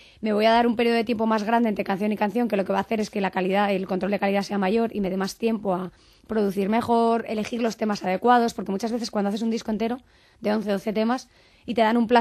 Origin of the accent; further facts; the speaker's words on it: Spain; porque yo soy española